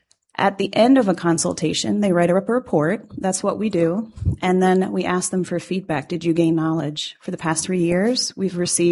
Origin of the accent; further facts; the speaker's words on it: Eagle River, Alaska, United States; I am from Eagle River, Alaska.